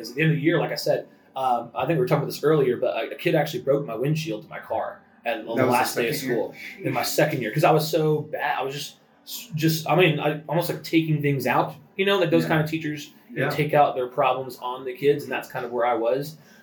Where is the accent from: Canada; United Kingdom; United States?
Canada; moved away; I grew up, I'm Canadian originally, and I came down here.